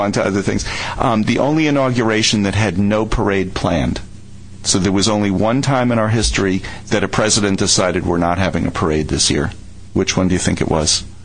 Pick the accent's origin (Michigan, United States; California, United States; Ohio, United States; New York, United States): New York, United States; I don't know where that is. I grew up in New York.